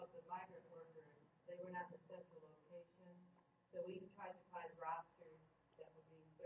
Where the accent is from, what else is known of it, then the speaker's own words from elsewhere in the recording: Michigan, United States; from Michigan.